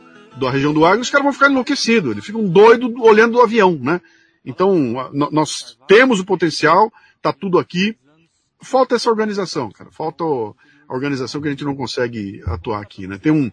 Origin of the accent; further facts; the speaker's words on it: Brazil; E quando ele perguntava de onde você é, eu falava, eu sou do Brasil.